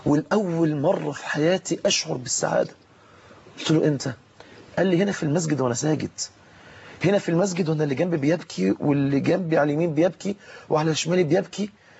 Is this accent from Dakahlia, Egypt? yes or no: yes; Mansoura, Dakahlia, Egypt; كتير جدا من امهات عندنا في المنصوره بيشتكوا